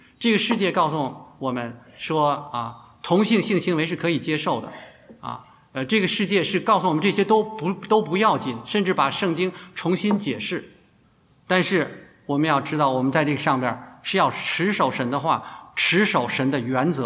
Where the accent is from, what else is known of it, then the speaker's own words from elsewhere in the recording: Beijing, China; 就说我的老家北京城吧，给大家看看城墙是这样的。